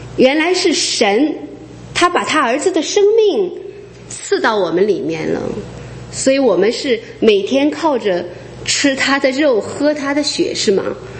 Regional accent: China; 因为我是从国内出来的

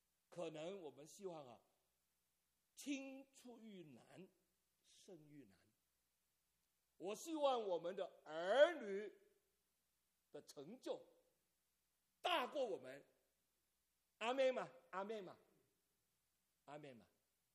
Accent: China; moved away; 今天特别是你跟我是中国人

